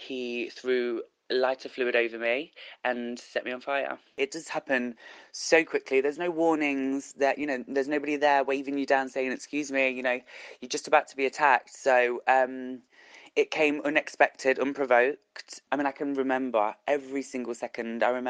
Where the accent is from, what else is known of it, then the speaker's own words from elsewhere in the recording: Leicester, East Midlands, United Kingdom; I'm from Leicester.